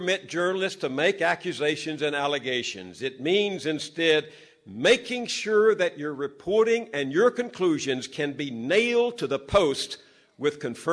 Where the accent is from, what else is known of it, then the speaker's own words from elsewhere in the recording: the South, United States; I grew up in the South, where the truth about slavery, race, and segregation had been driven from the pulpits, driven from the classrooms, and driven from the newsrooms.